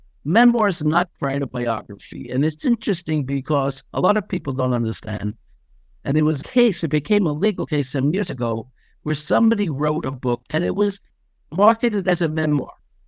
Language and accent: English; New York, United States; also born or lived in Scotland; So you have to understand, I grew up in New York, in an environment where when you went to school, you want to be noticed, right?